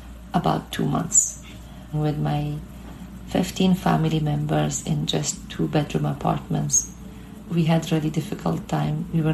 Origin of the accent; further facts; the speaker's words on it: Afghanistan; now in Canada; We started everything from scratch here in Canada, but nothing is the same. I always miss Afghanistan.